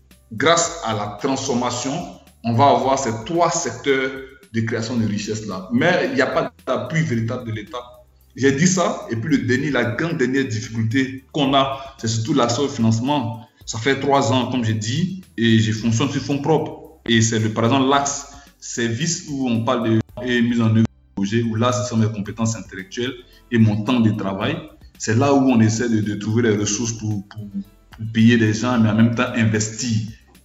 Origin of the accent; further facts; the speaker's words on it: Côte d’Ivoire; en tant qu'Africain, en tant qu'Ivoirien